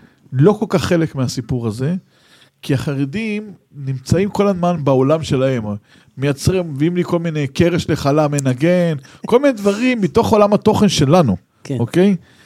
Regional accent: Bnei Brak, Tel Aviv District, Israel; אני דוס מבני ברק

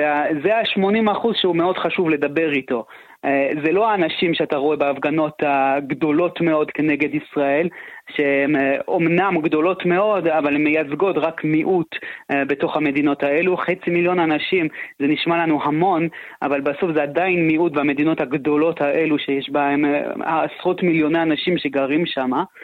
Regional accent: Canada; first language French; Hebrew is a second language; now in Israel; אני מקנדה במקור, דובר צרפתית ואנגלית ברמת שפת אם

